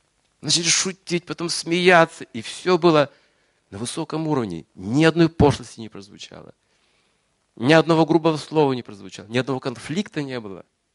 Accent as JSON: {"language": "Russian", "town": "Georgievka", "country": "Kazakhstan", "tie": "born there", "said": "я в Георгиевку ездил там, где я же родился, в Георгиевке. Мать родилась тоже в Казахстан."}